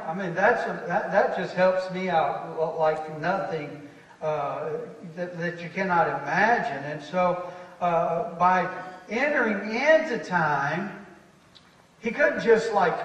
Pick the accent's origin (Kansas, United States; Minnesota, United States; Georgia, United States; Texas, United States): Texas, United States; born there; I was born in Bell County Hospital in Bell County, Texas.